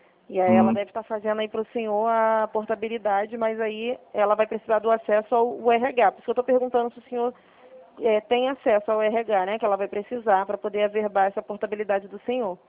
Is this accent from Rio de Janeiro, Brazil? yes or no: yes; Rio de Janeiro, Brazil